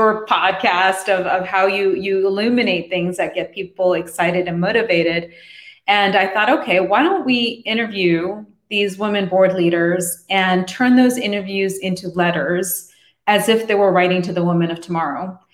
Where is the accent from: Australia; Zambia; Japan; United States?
Japan; Tokyo; I grew up as a tomboy growing up in Tokyo.